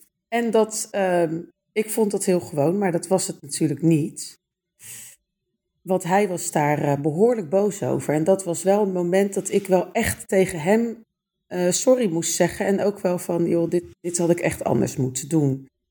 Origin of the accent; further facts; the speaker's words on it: Maassluis, South Holland, Netherlands; Ik ben 41 jaar oud. Ik woon al eigenlijk mijn hele leven in Maassluis.